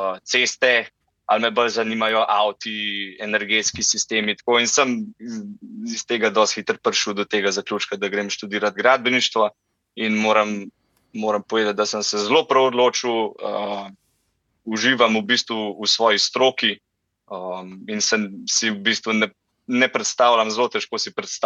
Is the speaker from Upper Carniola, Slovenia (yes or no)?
yes; Jesenice, Upper Carniola, Slovenia; born there; Rojen sem bil na Jesenicah. Nekak se to tudi malo sliš po moji govorici, da polovico družine imam iz Jesenic prav. Torej, oba dva stara starša sta iz Jesenic, mam iz Jesenic